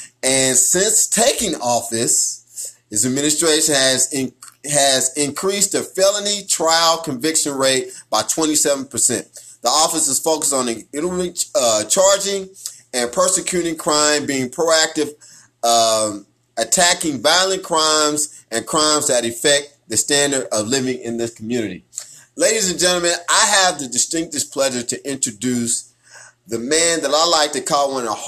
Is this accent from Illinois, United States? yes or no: no; Kansas City, Kansas, United States; We are both from Wyandotte County, Kansas City, Kansas.